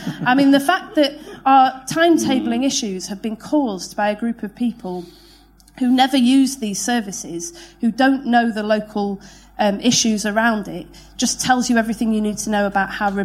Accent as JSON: {"language": "English", "town": "Manchester", "region": "North West England", "country": "United Kingdom", "tie": "born there", "said": "I was born in Manchester in 1979."}